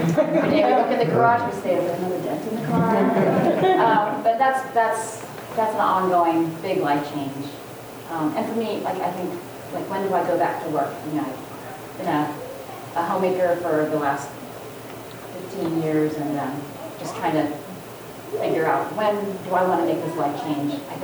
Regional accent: Mount Vernon, Washington, United States; I'm from Mount Vernon, Washington.

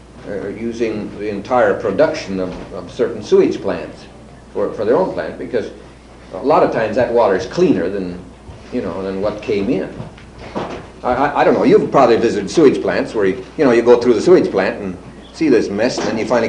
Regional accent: Washington, United States; I'll never forget when I was raised in Western Washington.

